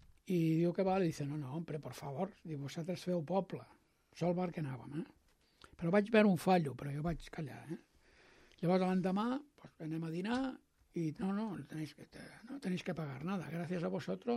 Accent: Catalonia, Spain; Home, que som catalans

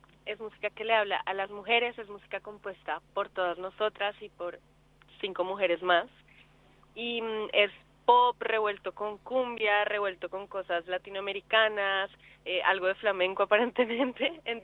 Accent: Colombia; Somos 6 amigas, sobre todo, es lo más importante, y somos colombianas

